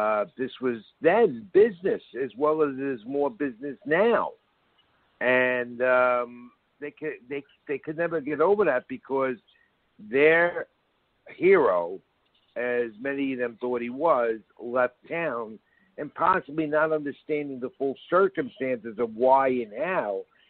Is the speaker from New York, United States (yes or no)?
yes; Bronx, New York, United States; You know, I'm from the Bronx.